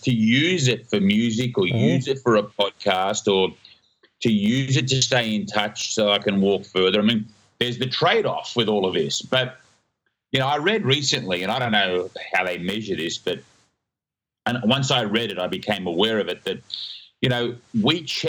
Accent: Sydney, New South Wales, Australia; born there; So I was born in Sydney, Australia.

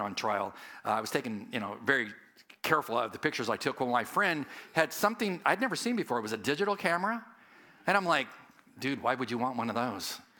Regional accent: San Diego, California, United States; I'm from San Diego, I'm used to the marine layer.

